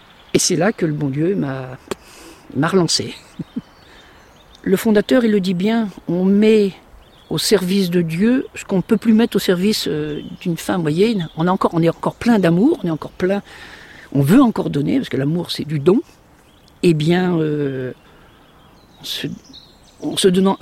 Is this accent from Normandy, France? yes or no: yes; Saint-Wandrille, Normandy, France; born there; Je suis né en Normandie, dans un village qui s'appelle Saint-Vendry, où il y a une très grande abbaye.